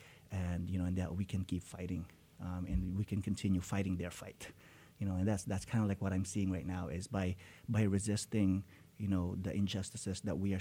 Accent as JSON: {"language": "English", "country": "Philippines", "said": "And so for me, you know, as a Filipino immigrant father, you know, and knowing, you know, the factors that might influenced me"}